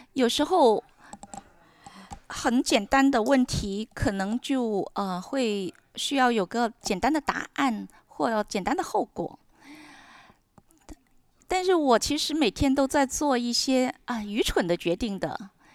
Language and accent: Chinese; Australia; now in Canada; 当人们听到我的口音就发现我是土澳，在澳洲出生长大的